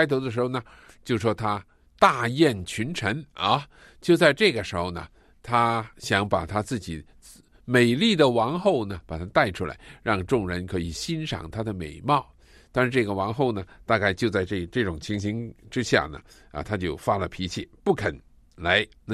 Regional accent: southern China, China; 你是从中国来的一个人，我也是从中国来的人，而你是北方人，我是南方人

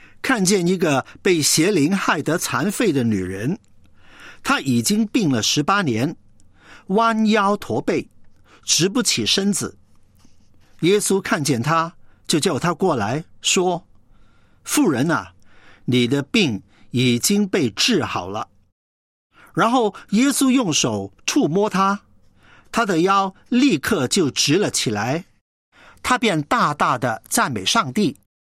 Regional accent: Guangdong, China; accent: Cantonese; Chinese is a second language; 更何况我的腔调里面有广东人的腔调，

